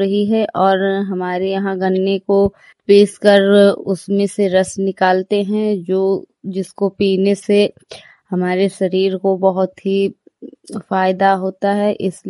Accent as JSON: {"language": "Hindi", "town": "Hariharpur", "region": "Uttar Pradesh", "country": "India", "said": "मैं हरिहरपुर गांव जिला श्रावस्ती की रहने वाली हूं।"}